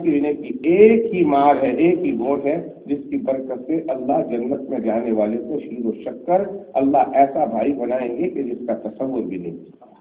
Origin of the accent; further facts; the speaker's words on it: India; اچھا میں بھی تو انڈین ہی ہوں